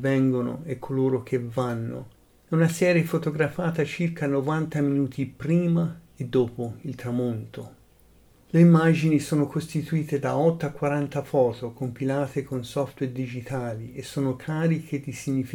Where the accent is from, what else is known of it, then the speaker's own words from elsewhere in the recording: Siena, Tuscany, Italy; born there; fortezza medicea cinquecentesca di Siena, Italia, la mia città, il mio paese di nascita.